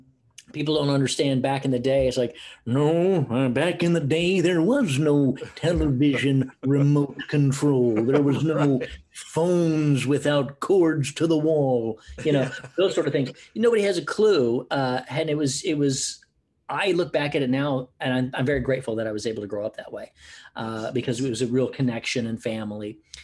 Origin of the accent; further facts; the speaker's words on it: Oklahoma, United States; also born or lived in Houston, United States; my childhood was kind of like most people's. I grew up in Oklahoma and Houston.